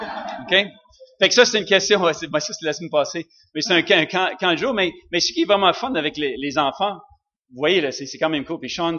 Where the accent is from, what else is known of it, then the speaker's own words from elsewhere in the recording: Sherbrooke, Quebec, Canada; là où j'ai grandi à Sherbrooke. Puis quand j'ai quitté Sherbrooke, j'étais pas chrétien.